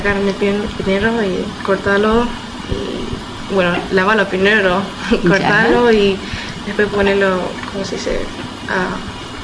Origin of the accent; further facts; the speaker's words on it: Rosario, Santa Fe, Argentina; Yo no soy de Mendoza, pero soy de Rosario.